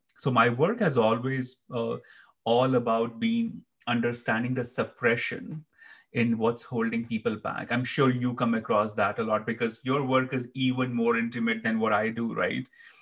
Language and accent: English; India; growing up in India, in a very small town of the Himalaya mountains, I was surrounded with Tantra temples, the goddess temples